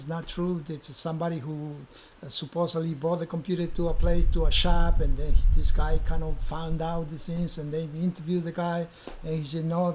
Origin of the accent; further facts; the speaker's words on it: Peru; English is a second language; now in Mexico; Peru to Mexico, only one-way ticket.